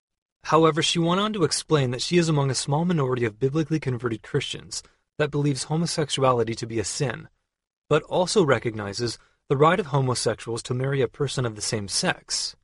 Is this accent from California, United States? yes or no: no; Marshfield, Wisconsin, United States; Wisconsin Rapids, Stevens Point, and Marshfield, my hometown.